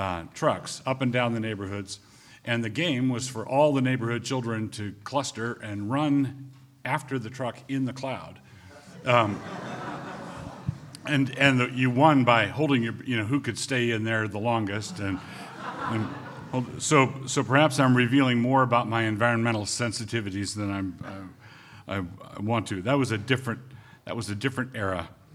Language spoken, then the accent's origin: English; Annapolis, Maryland, United States; I'll begin by saying I grew up in Annapolis, Maryland.